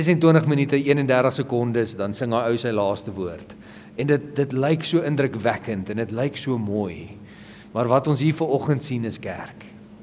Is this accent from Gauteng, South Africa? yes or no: yes; Nigel, Gauteng, South Africa; en ek kom ook van Nigel af